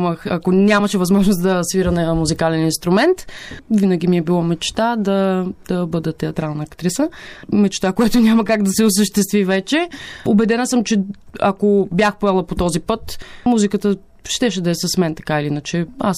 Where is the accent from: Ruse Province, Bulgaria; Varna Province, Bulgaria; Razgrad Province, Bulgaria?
Varna Province, Bulgaria; Varna; след това се прибирам в Варна, родния ми град